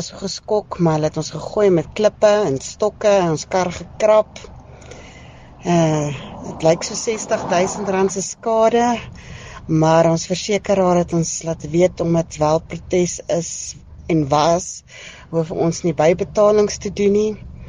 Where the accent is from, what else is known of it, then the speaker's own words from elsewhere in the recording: Boksburg, Gauteng, South Africa; ek is van Boksburg.